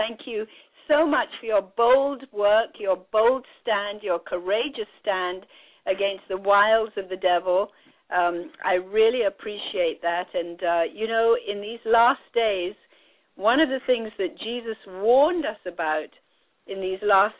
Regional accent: India; I was born and raised in India. I am fifth generation British-born in India, when, of course, India was a colony of the British, and my great-great-grandfather went out there.

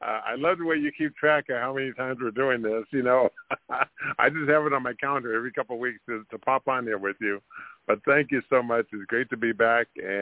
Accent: Sacramento, California, United States; Bill Cartwright, who I grew up with down in Sacramento, California.

